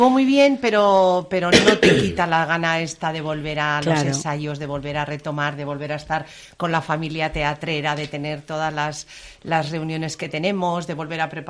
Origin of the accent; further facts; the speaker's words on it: Cadreita, Navarre, Spain; porque mañana actuamos en Cadreita, que soy de Cadreita